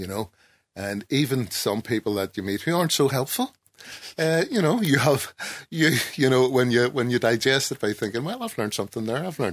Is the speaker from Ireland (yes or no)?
yes; Ireland; You know, that's a wonderful thing about being Irish. Wherever you are in the world, when you say you're Irish, you always get a smile.